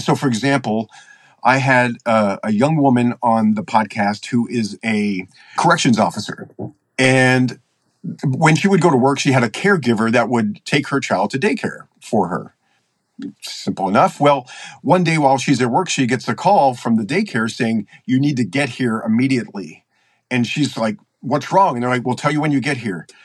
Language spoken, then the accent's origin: English; Baltimore, Maryland, United States; I grew up in Maryland, in Baltimore, and, you know, Maryland's famous for our crabs.